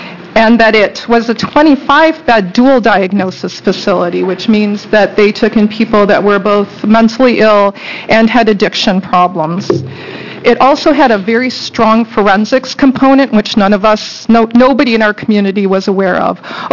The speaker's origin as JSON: {"language": "English", "town": "Hillsborough", "country": "United States", "said": "I'm from Hillsborough"}